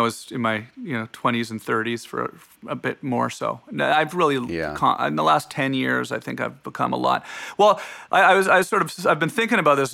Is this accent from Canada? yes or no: yes; Canada; Growing up in Canada